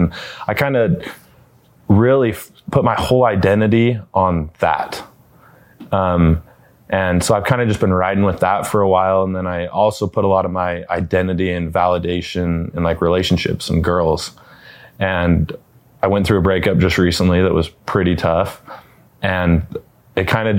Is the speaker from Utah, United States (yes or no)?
yes; Smithfield, Utah, United States; born and raised in Smithfield, Utah